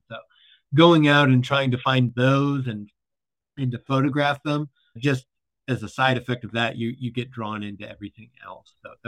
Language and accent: English; Midwest, United States; also born or lived in Salt Lake City, United States; I'm from the Midwest and have family in Ohio